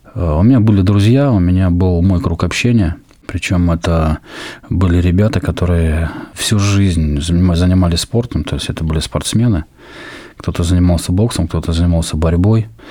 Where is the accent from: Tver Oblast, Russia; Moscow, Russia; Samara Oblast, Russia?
Moscow, Russia; also born or lived in Novokuznetsk; Я родился в Сибири, город Новокузнецк. И где-то, наверное, может быть, до 4 или до 5 лет прожил в Новокузнецке. Потом мы с мамой вдвоем переехали в Москву. И, в общем-то, с этого возраста, вот мне сейчас уже 39, мы живем здесь, в Москве.